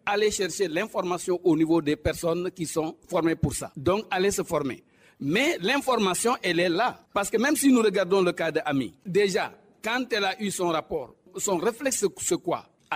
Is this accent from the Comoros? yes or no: no; Senegal; Mais avant tout, je suis un Sénégalais comme vous, monsieur.